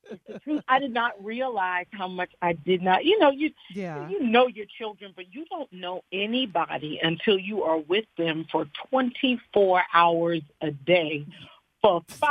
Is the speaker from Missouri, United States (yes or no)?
no; Chester, Pennsylvania, United States; You know I'm from Chester, PA.